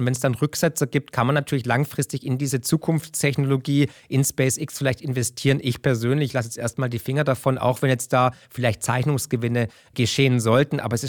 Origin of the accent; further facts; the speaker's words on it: Baden-Württemberg, Germany; Aber da bin ich halt Schwabe